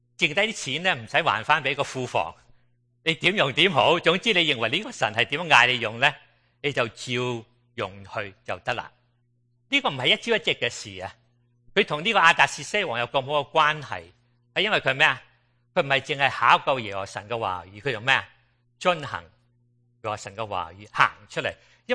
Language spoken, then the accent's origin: Cantonese; China; 我哋中国人有句话，其身不正啊枉话人，系咪？